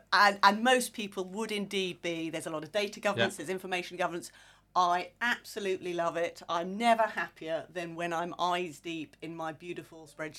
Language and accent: English; Cambridge, East of England, United Kingdom; born there; So I was born in Cambridge, but we really were up there for, my family happened to be up there for a heartbeat.